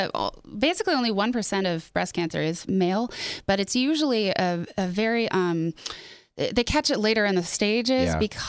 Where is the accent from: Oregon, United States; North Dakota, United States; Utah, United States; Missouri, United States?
Utah, United States; Salt Lake City; moved away as an adult; Yes, I grew up in Salt Lake, went to school in Colorado, not far. And I literally drove to New York like the day after graduation.